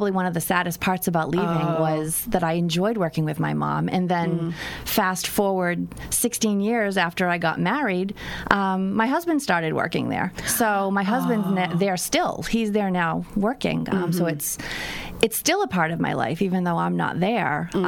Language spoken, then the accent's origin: English; Dartmouth, Massachusetts, United States; No, and I'm a Dartmouth girl. So I commuted